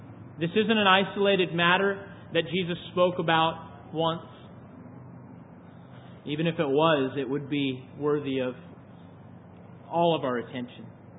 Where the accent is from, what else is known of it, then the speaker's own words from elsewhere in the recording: United States; I was raised in Christian America, if you want to call it that. I was raised within the church, the evangelical church, my whole life.